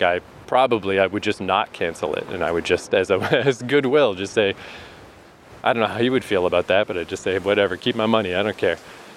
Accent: Canada; Again, I'm Canadian.

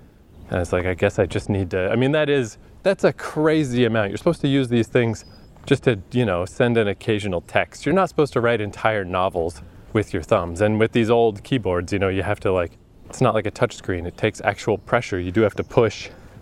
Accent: Atlantic Canada, Canada; while I'm here in my hometown, every fucking year, this is like the third year, I guess, the mosquito population in Atlantic Canada is bananas.

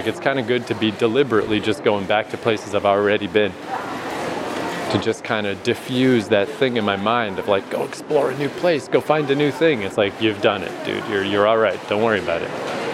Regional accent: Fredericton, New Brunswick, Canada; It's a little bit like when I was in my hometown for COVID years and I just hiked in Odell Park in Fredericton almost every day.

